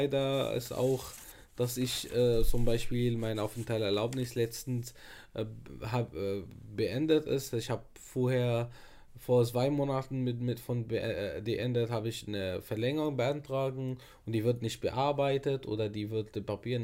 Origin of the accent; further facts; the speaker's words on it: Damascus, Damascus Governorate, Syria; German is a second language; now in Germany; ich bin in Damaskus geboren, dort aufgewachsen. Es ist ein großes Land, sehr Multikulti, viel verschiedene Leute.